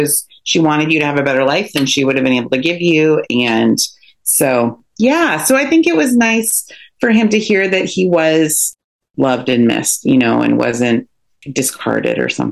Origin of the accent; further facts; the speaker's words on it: Corvallis, Oregon, United States; I actually was born in Oregon. I was born in Corvallis, Oregon. So I've lived here my whole life.